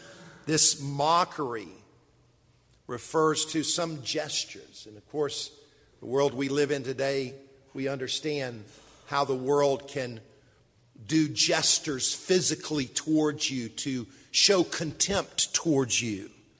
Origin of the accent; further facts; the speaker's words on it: Columbia, South Carolina, United States; I'm a native South Carolinian. I grew up in Columbia.